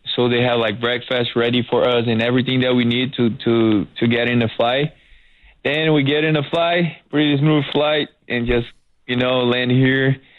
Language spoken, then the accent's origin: English; Brazil; my hometown is Brazil, so I got to be in the flight for almost 20 hours.